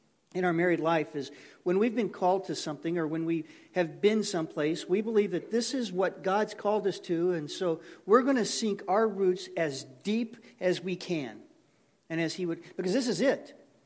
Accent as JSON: {"language": "English", "town": "Tulsa", "region": "Oklahoma", "country": "United States", "said": "And that was like getting called back here to come back home, because I'm from Tulsa."}